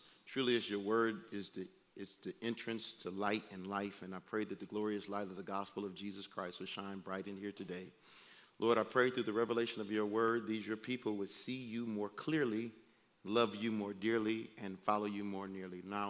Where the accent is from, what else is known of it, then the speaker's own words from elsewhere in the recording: Detroit, Michigan, United States; Now, I grew up in Detroit, and all of Detroit, to me, is the inner city, and it was a rough life